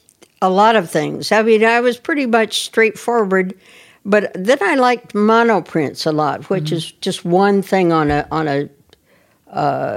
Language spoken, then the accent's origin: English; Portland, United States; also born or lived in Minnesota; I am from Portland. Yeah. And I am a native, but we lived, my husband and I lived in Minnesota for 20 years.